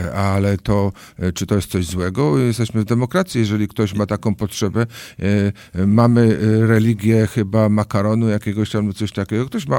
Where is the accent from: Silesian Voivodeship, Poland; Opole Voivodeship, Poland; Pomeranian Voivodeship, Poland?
Silesian Voivodeship, Poland; Ja jestem rodowitym Ślązakiem.